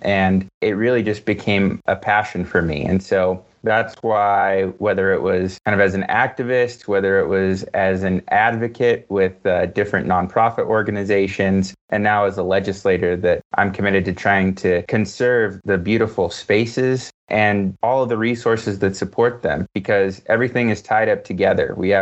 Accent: Las Vegas, Nevada, United States; You know, I was born and raised here in Las Vegas, so I deeply care about the community.

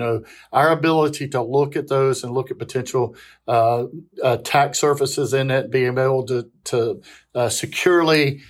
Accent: North Carolina, United States; So I'm originally from Central North Carolina, a little town called Random in North Carolina.

